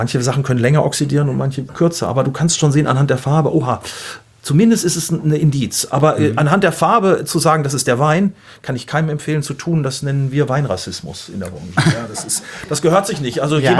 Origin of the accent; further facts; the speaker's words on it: Gütersloh, North Rhine-Westphalia, Germany; Gibt auch welche, die sagen so aus Gütersloh, sag ich mal aus meiner Heimat, die würden sagen, oh, der ölt aber gut.